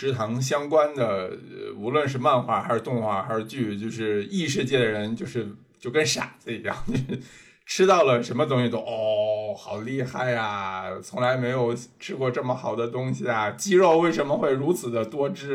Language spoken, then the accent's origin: Chinese; China; 作为一个中国人很难理解这么客气